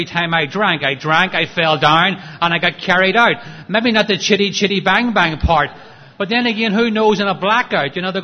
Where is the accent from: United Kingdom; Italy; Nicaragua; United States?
United Kingdom; Northern Ireland; I'm from Northern Ireland